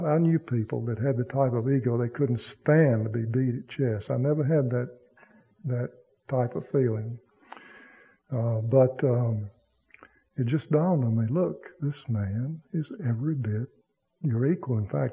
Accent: Mississippi, United States; And of course, he knew I was from Mississippi, and we would have coffee together and talk together.

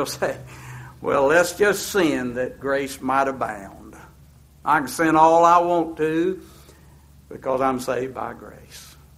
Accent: North Carolina, United States; I'm from North Carolina. We have a lot of sayings.

